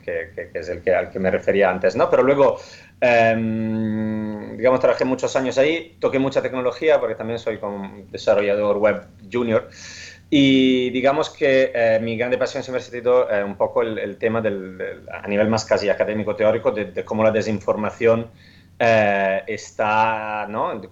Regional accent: Italy; Spanish is a second language; now in Spain; como habréis notado por el acento, soy italiano y en Italia no hay el grado de periodismo como tal

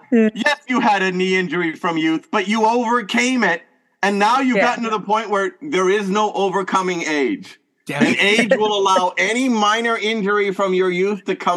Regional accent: United States; I'm an American. I love my country, but I wouldn't walk at night in the Bay Area in certain places.

